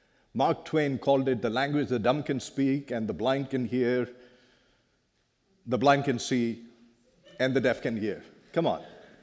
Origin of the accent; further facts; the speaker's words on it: India; English is a second language; now in United States; I grew up in India. I did not grow up with English as my first language for a long time. And so when you hear English, now I've lived in the US for about 22, 24 years, and so you will hear a little bit of American, you will hear a little bit of British